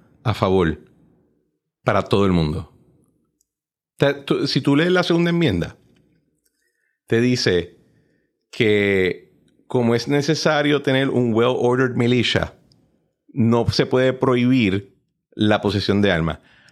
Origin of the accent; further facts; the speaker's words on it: Puerto Rico; Yo creo que nosotros nos sentimos muy especiales, que nosotros somos latinos, pero con ciudadanía de nacimiento.